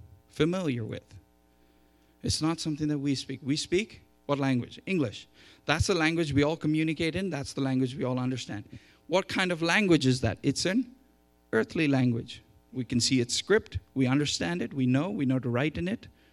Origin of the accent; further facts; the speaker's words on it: India; English is a second language; I come from India. I speak about 3 or 4 Indian languages.